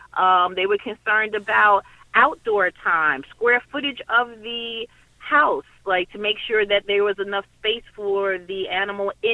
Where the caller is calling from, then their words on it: Watchung, New Jersey, United States; Hi. I'm actually calling from Watchung, New Jersey.